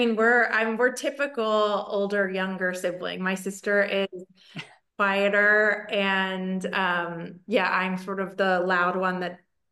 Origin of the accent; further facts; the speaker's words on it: Philadelphia, Pennsylvania, United States; So originally I'm from Philadelphia, or just outside. It's sort of a small suburb called the Bain Line, which is just right outside of Philadelphia.